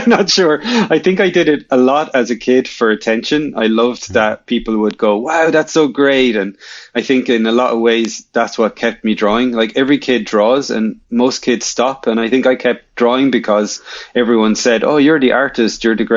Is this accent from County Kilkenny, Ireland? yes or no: yes; Kilkenny, County Kilkenny, Ireland; And like here in my hometown in Kilkenny, I was lucky enough to be a member of a group called Young Irish Filmmakers